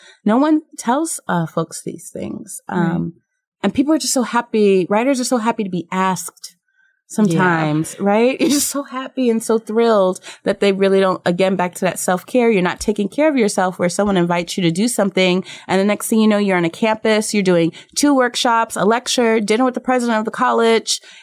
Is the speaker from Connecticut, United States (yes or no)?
no; New York City, New York, United States; born there; I was born in New York City, like we talked about.